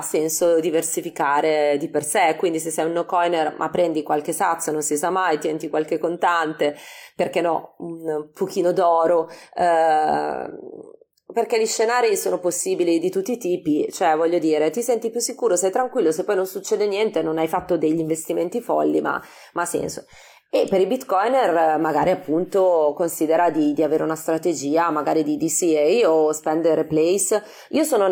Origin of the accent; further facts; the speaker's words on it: Milan, Lombardy, Italy; io sono milanese e torno spesso a casa